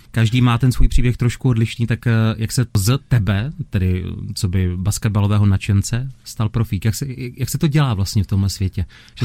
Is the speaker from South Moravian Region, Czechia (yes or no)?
no; Opava, Moravian-Silesian Region, Czechia; born there; Než si tedy zakotvil mimochodem v mém rodném městě, do Opavy se určitě ještě podíváme